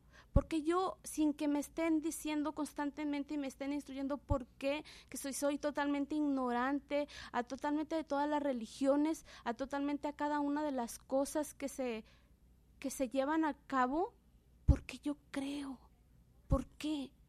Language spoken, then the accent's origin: Spanish; Mexico City, Mexico; born there; yo nací en el DF, soy única hija